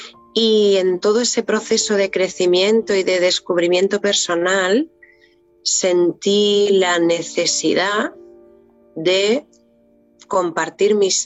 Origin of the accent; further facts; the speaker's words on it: Catalonia, Spain; also born or lived in Barcelona; Yo nací en Barcelona, pero a los 13 años ya nos vinimos a vivir aquí y llevo aquí desde en Cataluña, sí, nací en Cataluña. Y vivía en Barcelona y luego nos vinimos a vivir aquí arriba del todo.